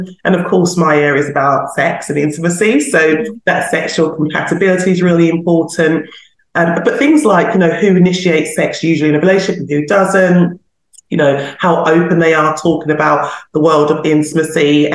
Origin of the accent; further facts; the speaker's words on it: London, United Kingdom; And then Paul and Mel are looking at me as a Londoner, like, what is that?